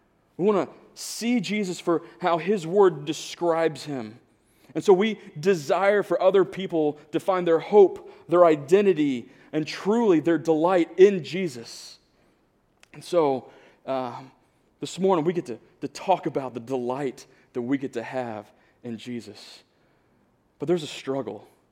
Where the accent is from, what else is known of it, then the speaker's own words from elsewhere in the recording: DeLand, Florida, United States; accent: Florida; I'm originally from Florida, so if you hear a little bit, I mean, it's a very slight, but there are words that I don't say quite right.